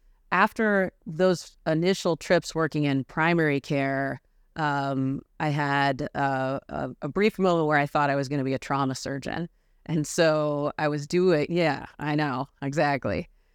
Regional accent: England, United Kingdom; also born or lived in Philadelphia, United States; I'm from Philadelphia. And then we bounced around a little bit as kids, grew up in England. We're back and forth from the U.S. I ended up moving back to Philadelphia for college

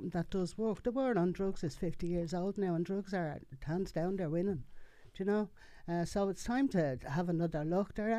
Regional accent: Blanchardstown, Leinster, Ireland; I suppose I look at my community, and I'm from Blanchardstown, and a lot of communities are affected

